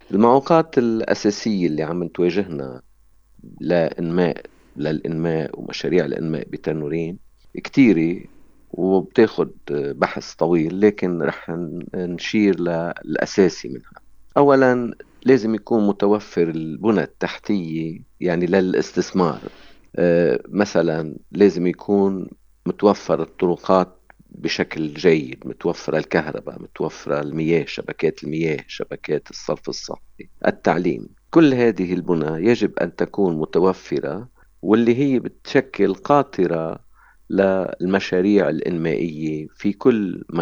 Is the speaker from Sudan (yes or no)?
no; Tannourine, North Governorate, Lebanon; مع الأسف أنه نحن بهالموضوع هيدا بلدتنا تعاني من حرمان مزمن وطويل وقاسي. يعني نحن بلشت عنا طريق تأهيل طريق تنورين تحت تنورين الفوقة